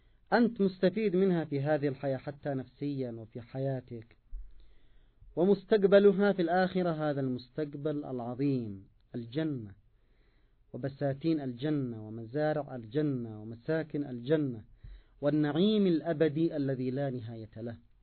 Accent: Yemen; مدمنون على الإطالة في تخزينة الجات عندنا في اليمن

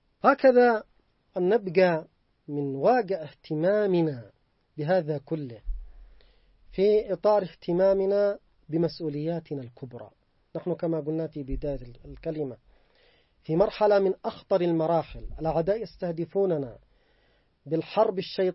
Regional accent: Yemen; نحن كشعب يمني تحركنا بتوفيق الله تعالى

